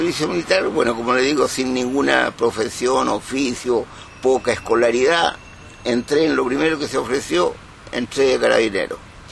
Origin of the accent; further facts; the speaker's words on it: Cauquenes, Maule, Chile; born there; Sí, nací en Cauquenes, según los documentos oficiales, tendría que ser 5 de mayo de 1933.